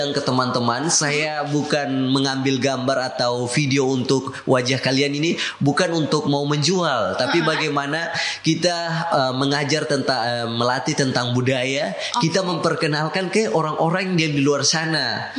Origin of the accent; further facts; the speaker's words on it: North Maluku, Indonesia; Karena kampung kami adalah dikatakan juga sebagai kampung tua sebelum pemekaran apa Kabupaten Halmahera Selatan. Jadi masih wilayah Bacan. Itu desa kami juga desa tertua.